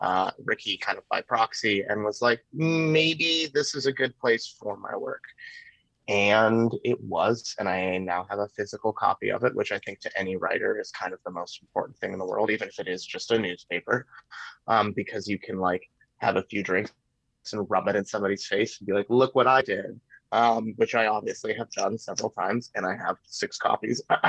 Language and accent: English; Toronto, Ontario, Canada; I grew up in Toronto where there was a lot more free press on the streets.